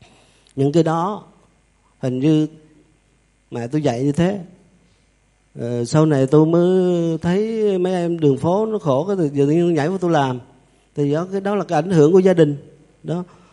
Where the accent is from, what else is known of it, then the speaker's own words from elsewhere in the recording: Điện Bàn, Quang Nam, Vietnam; Quê hương tôi thì nói nhanh, nói nãy là cái đất Ngũ Phụng Tề Phi.